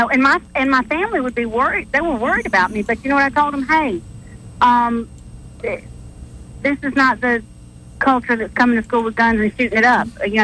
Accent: Selma, Alabama, United States; I'm a teacher. I'm from Selma. I taught for many years in Selma.

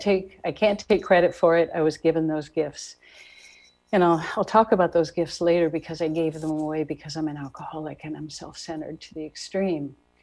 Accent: Illinois, United States; also born or lived in New York; My story is that I was born in New York, but grew up in Illinois. And I grew up in a little town in downstate Illinois back in the 50s.

